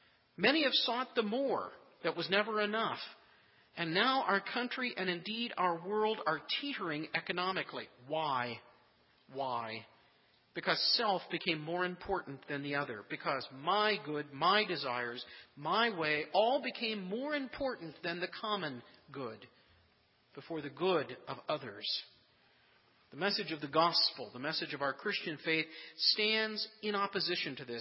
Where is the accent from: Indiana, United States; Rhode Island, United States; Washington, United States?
Indiana, United States; Indianapolis; the cherry and the peach trees that we had in our yard when I was growing up in Indianapolis.